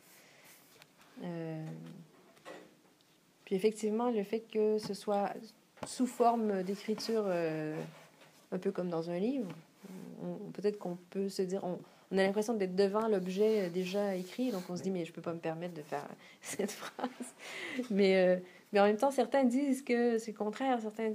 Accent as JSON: {"language": "French", "region": "Quebec", "country": "Canada", "lives_now": "France", "said": "quand on est Québécois, on a l'impression qu'on est les Européens de l'Amérique."}